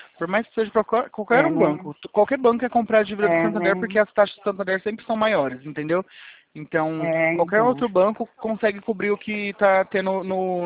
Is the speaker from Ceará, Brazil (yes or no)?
no; Presidente Prudente, São Paulo, Brazil; sou de Presidente Prudente, no interior de São Paulo.